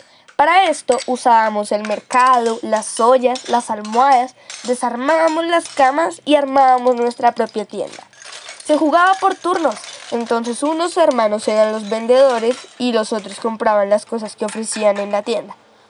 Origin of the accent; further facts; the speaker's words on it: Villapinzón, Cundinamarca, Colombia; born there; Tengo 73 años y nací en Villa Pinzón en el año de 1950. Soy la mayor de 10 hermanos